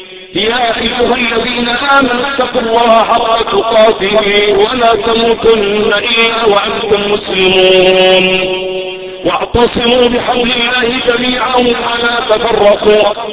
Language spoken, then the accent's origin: Arabic; Egypt; اللهم اعصم بلدنا مصر من الفتن يا رب العالمين